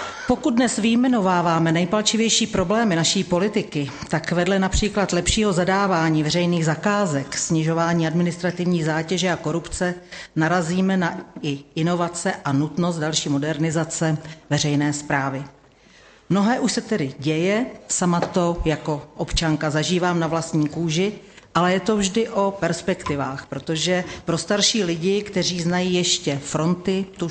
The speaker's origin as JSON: {"language": "Czech", "town": "Pardubice", "region": "Pardubice Region", "country": "Czechia", "said": "Jsem z Pardubic, tak jenom takovou poznámku."}